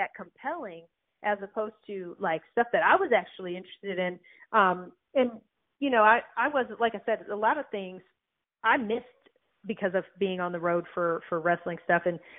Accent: Michigan, United States; born or raised there

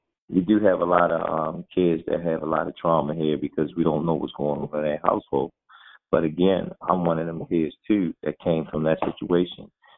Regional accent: Baltimore, Maryland, United States; I'm from Baltimore, and somebody gave me a chance.

